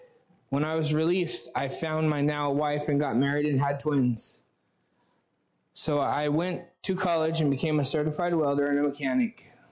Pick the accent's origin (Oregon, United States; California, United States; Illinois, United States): Oregon, United States; Salem; born there; I'm from Salem, Oregon. I was born there, but I wasn't raised there.